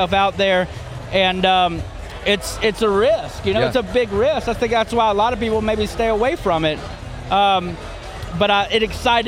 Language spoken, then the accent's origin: English; Alabama, United States; So, grew up, born and raised in Alabama.